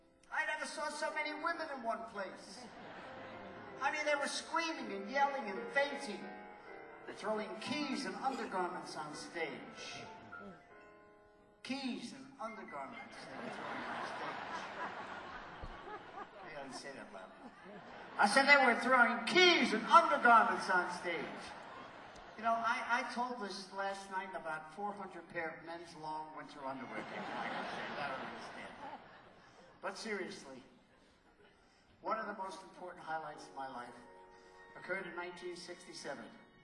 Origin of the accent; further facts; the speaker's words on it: Newark, New Jersey, United States; I come from Newark, New Jersey, that's where I'm from. And I grew up here and lived in the projects for most of my life right up until I became successful.